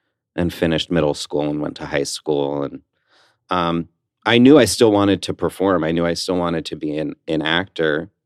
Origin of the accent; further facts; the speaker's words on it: New Jersey, United States; I guess going along with tradition and growing up in New Jersey and I went to a private school.